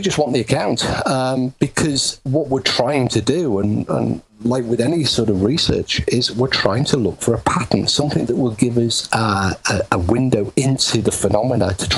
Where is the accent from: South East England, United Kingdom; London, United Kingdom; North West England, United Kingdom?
North West England, United Kingdom; Liverpool; And growing up in Liverpool in the 70s and 80s, you could understand why, because Liverpool was a very dead city and it had closed down.